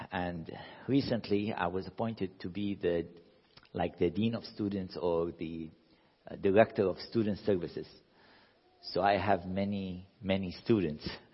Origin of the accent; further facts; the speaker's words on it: Iraq; I'm from Iraq